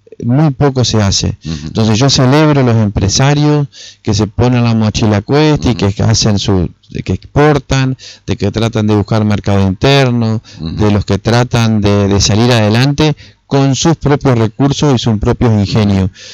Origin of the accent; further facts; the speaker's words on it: Argentina; Yo como argentino te puedo decir